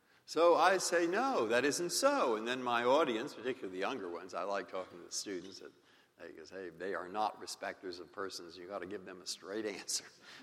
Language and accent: English; San Francisco, California, United States; the fact that I grew up in San Francisco and went to Lowell High School, and there's somebody here who went to Lowell High School, too.